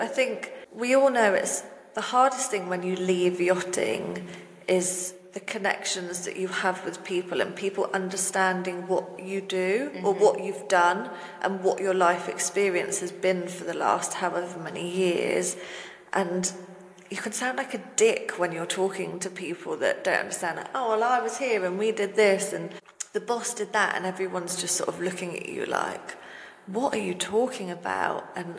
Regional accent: Poole, South West England, United Kingdom; Like, I'm from Poole, so I didn't have to get Arlo looked after for too long, but I just couldn't make it as far as London.

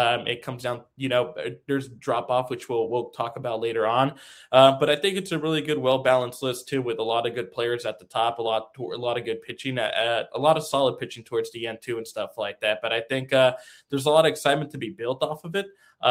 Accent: California, United States; because I grew up in California

